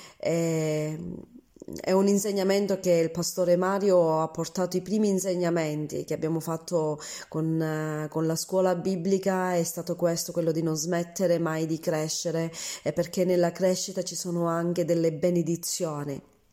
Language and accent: Italian; Palma di Montechiaro, Sicily, Italy; sono di Palma di Montechiaro